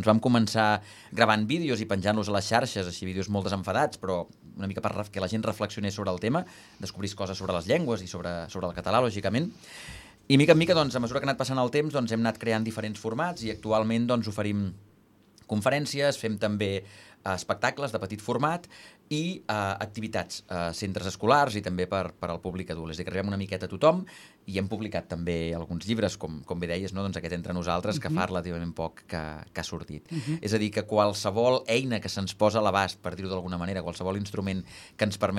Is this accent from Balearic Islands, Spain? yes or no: no; Sabadell, Catalonia, Spain; jo soc de Sabadell